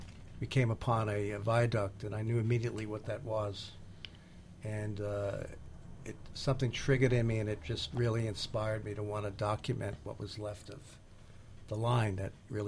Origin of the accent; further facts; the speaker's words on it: Bronx, New York, United States; I was re-experiencing my childhood from the age of eight when I was growing up in the Bronx